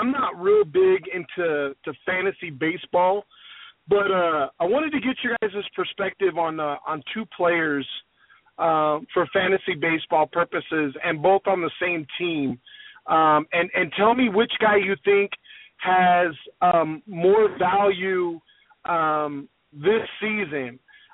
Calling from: West Coast, United States; Hey, what's up, Major? I was just calling in to listen in. … out here on the West Coast.

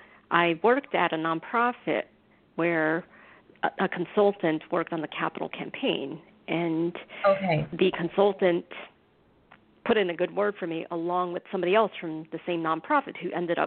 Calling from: New York, United States; I'm calling from New York.

